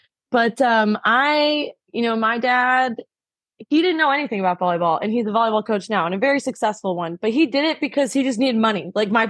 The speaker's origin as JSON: {"language": "English", "region": "Michigan", "country": "United States", "moved": "as an adult", "lives_now": "Texas, United States", "said": "High school, I'm from Michigan originally, and so I'm, you know, not a Texan, although I've been here for over a decade."}